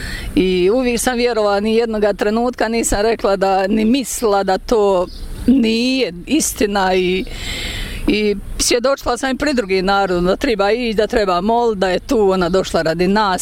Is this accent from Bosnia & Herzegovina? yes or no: yes; Ljubuški, Federation of Bosnia and Herzegovina, Bosnia & Herzegovina; dolazim iz Ljubuškoga, došli smo jutro s pješke, pošli smo rano